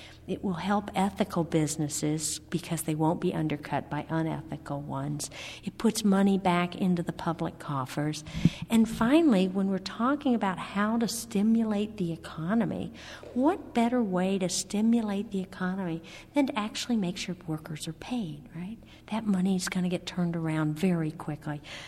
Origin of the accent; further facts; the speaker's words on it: Illinois, United States; Maybe I'm from Illinois, so we were all calling everyone outside the state.